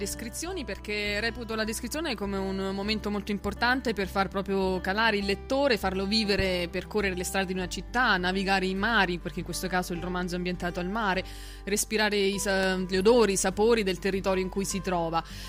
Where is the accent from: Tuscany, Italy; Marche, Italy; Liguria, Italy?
Marche, Italy; Porto San Giorgio; Esatto, sono di Porto San Giorgio, quindi siamo vicini.